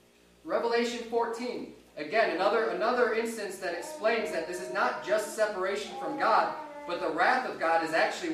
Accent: Chicago, Illinois, United States; Originally, I'm from Chicago. That's where I was born and raised.

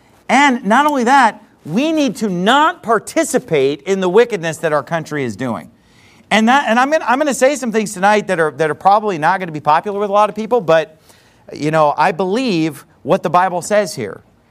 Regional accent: United States; Now, this is not to say that I am ungrateful as an American, you know, living as an American

